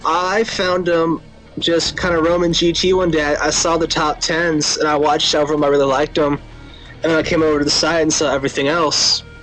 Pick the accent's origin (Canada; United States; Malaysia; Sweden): United States; Austin, Texas; I am originally from Austin, Texas.